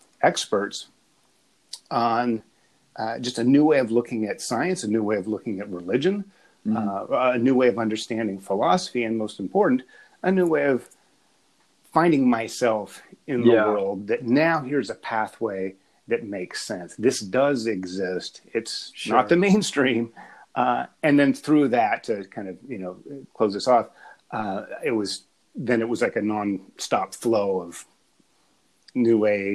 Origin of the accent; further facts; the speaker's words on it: Appalachia, United States; I grew up in Appalachia, but I was raised in academia.